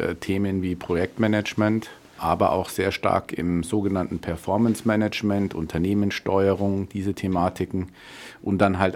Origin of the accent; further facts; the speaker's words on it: Munich, Bavaria, Germany; born there; now in Kulmbach, Germany; bin 54 Jahre alt, gebürtig aus München, habe zwei Kinder, eine Lebensgefährtin hier in Kulmbach.